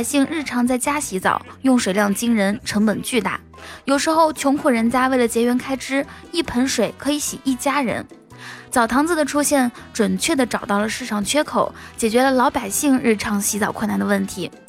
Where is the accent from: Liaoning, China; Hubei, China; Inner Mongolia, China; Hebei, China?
Inner Mongolia, China; 你是哪里人，我会回答说内蒙古，